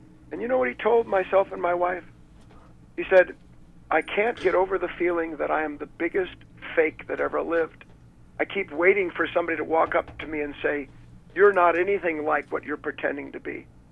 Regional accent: Beverly Hills, California, United States; I was born and raised in Beverly Hills, the son of a man who became Time Magazine Man of the Year.

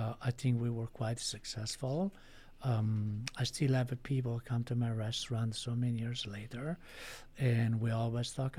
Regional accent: Italy; I grew up in Italy.

